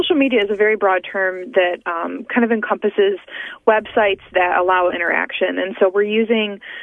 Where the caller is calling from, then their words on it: Dundee, Michigan, United States; I'm near Cabela's. What city is it? Dundee? Am I in Dundee, Michigan, I think?